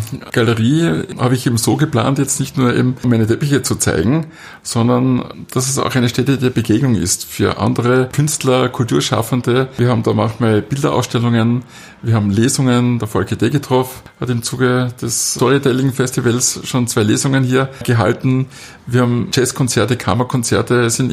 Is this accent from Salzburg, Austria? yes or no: no; Wildon, Styria, Austria; Doch, ich bin schon Grazer, bin aber eben in der Südsteiermark, in Wildon aufgewachsen und dann in Leimitz zur Schule gegangen.